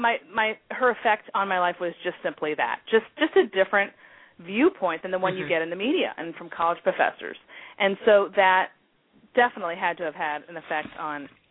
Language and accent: English; Midwest, United States; It is, and it's only because I'm from the Midwest.